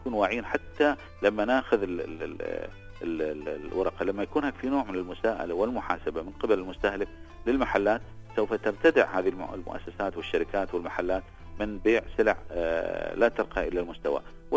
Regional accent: United Arab Emirates; عندنا بالإمارات

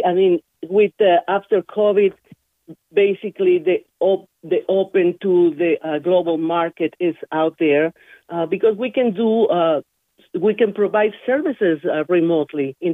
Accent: Mexico City, Mexico; now in Reno, United States; I'm originally from Mexico City. Living in this country for almost 40 years already.

